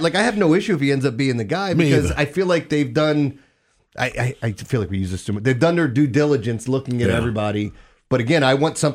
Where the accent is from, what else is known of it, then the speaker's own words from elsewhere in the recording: Houston, Texas, United States; We're from Houston.